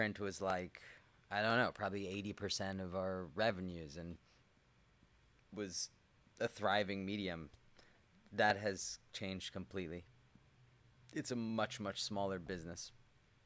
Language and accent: English; New York, United States; as I was exposed to more of the world and growing up in New York, where it's such a melting pot